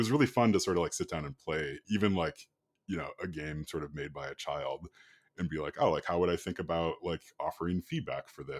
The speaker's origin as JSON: {"language": "English", "region": "Illinois", "country": "United States", "tie": "born or raised there", "said": "So I grew up in the Midwest. I grew up in Illinois in the suburbs of Chicago."}